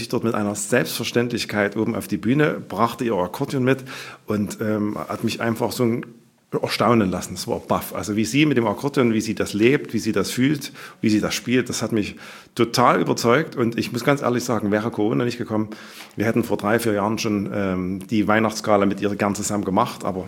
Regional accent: Geyer, Saxony, Germany; Ich bin quasi ein Beute-Bernsbacher, wenn man das so nennt. Ich stamme aus Geyer, ja, tatsächlich. Das ist meine Heimatstadt.

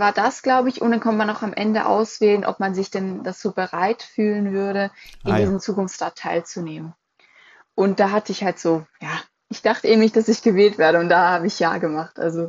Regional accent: Switzerland; Ich bin 18 Jahre alt. Ich bin Schweizerin, also ich bin hier aufgewachsen und geboren.

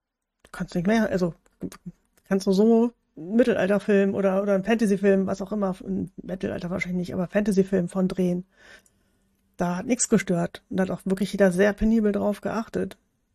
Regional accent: Hamburg, Germany; ich komme ja aus Hamburg

